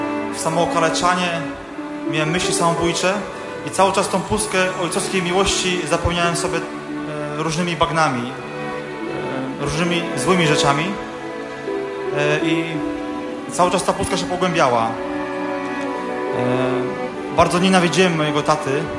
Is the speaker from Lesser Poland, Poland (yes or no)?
no; Radom, Masovian Voivodeship, Poland; syn Radomia. Pochodzę z domu dotkniętej alkoholizmem.